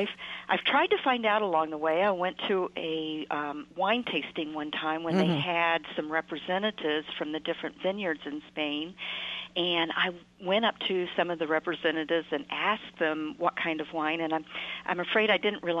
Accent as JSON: {"language": "English", "region": "Florida", "country": "United States", "tie": "born or raised there", "said": "I grew up in Florida"}